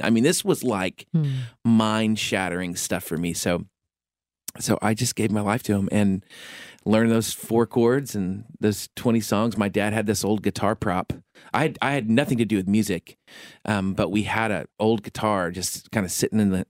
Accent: West Coast, United States; And we grew up on the West Coast. We moved a lot.

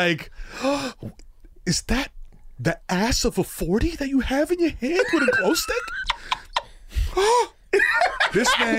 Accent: New York City, New York, United States; But I'm a motherfucker from the Bronx, B.

